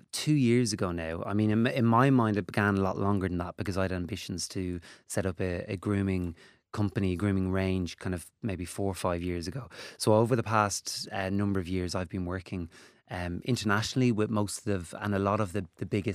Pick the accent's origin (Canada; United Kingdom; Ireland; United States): Ireland; Dublin, Leinster; I'm a Dublin lad. I'm from Santry. I went to St. Aidan's on Collins Avenue